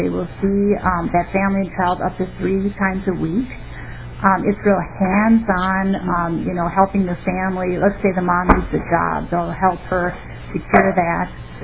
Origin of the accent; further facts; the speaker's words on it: Minnesota, United States; Again, I'm from Anoka County.